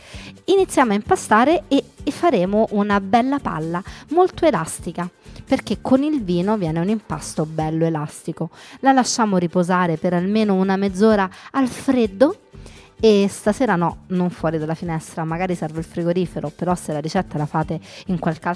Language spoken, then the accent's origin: Italian; Rome, Lazio, Italy; sono romana e da queste cose si sente